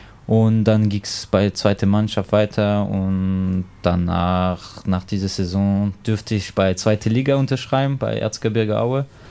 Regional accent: France; German is a second language; now in Germany; Okay, ich komme aus Frankreich, das hat schon welche bestimmt gemerkt, und habe dort auch Fußball angefangen zu spielen, 6 Jahren, und dann wurde ich bei Nachwuchszentrum von Racing Straßburg ausgebildet, da habe ich meine Station gehabt, dann zurück nach Mulhouse

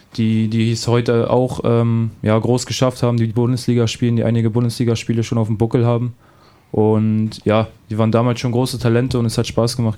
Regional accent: Flensburg, Schleswig-Holstein, Germany; wenn man aus dem Norden kommt, wo ich herkomme, aus Flensburg.

